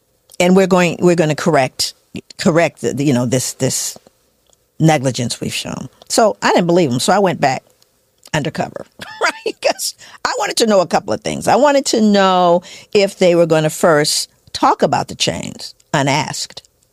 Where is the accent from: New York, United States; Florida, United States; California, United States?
California, United States; Los Angeles; I'm not scared. I'm from South Central.